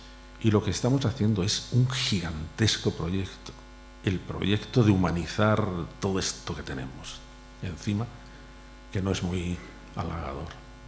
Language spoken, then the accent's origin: Spanish; Toledo, Castilla-La Mancha, Spain; La primera la sitúo en Toledo, porque soy de Toledo